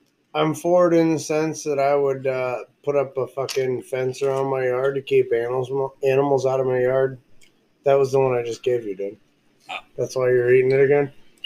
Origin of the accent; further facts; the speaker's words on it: North Branch, Michigan, United States; You got to understand, I came from North Branch.